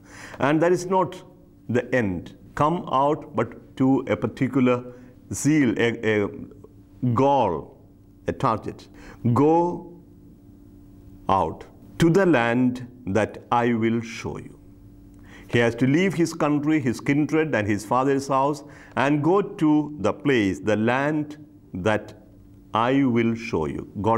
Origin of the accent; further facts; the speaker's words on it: India; I, for example, an Indian, have an identity as an Indian and a passport, Indian passport. When I am abroad, I'll be known as a person coming from India, holding an Indian passport.